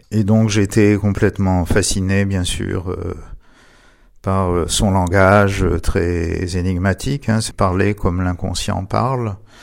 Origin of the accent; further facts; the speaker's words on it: Algeria; born there; Je suis né en 1953 en Algérie, dans une famille juive.